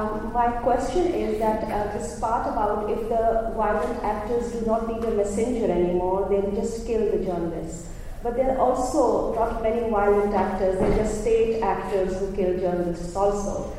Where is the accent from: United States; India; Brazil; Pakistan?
Pakistan; I'm from Pakistan